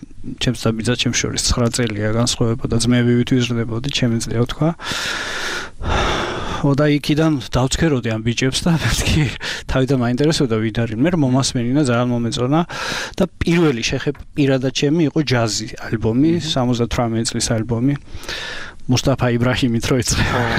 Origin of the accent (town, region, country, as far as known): Kutaisi, Imereti, Georgia; born or raised there